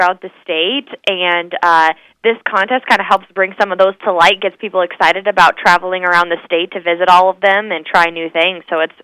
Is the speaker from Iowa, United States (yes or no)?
yes; Albia, Iowa, United States; I probably have to give a shout-out to my hometown in Albia